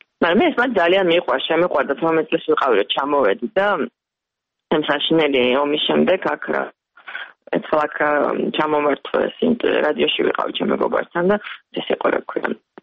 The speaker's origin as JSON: {"language": "Georgian", "region": "Tbilisi", "country": "Georgia", "tie": "born or raised there", "said": "მაგრამ თბილისში გავიზარდე."}